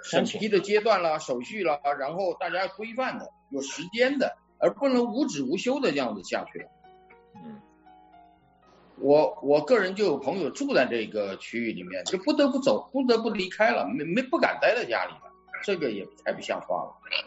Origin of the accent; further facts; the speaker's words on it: China; now in United States; 这种现象对我们来自于中国的人，我们是感觉有点不可思议了。